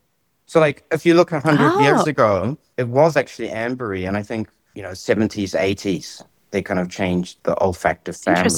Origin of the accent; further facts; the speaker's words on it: North Island, New Zealand; I'm from the North Island, which is actually subtropical.